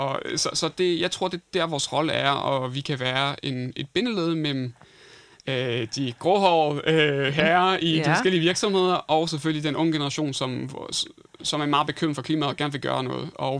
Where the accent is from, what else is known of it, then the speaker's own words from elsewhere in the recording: France; Jeg er jo franskmand